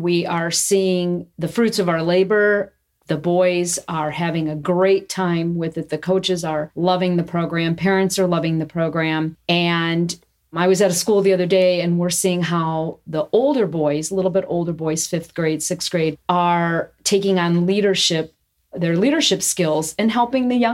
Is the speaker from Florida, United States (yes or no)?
no; Hammond, Indiana, United States; also born or lived in Munster; a native of Northwest Indiana. I grew up in Hammond and Munster.